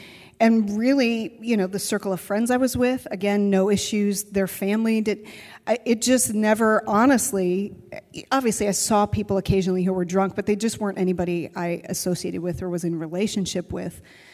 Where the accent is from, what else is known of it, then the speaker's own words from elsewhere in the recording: Minnesota, United States; and I'm from Minnesota, so we call soda up there pop.